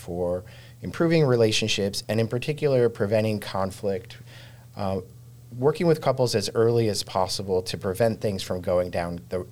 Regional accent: Washington, United States; born there; And I was born on Old Madigan at JBLM.

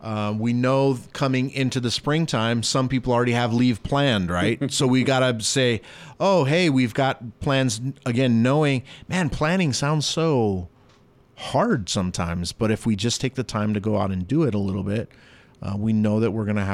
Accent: Italy; moved away; So I came here from Italy, which is very pro-Christmas.

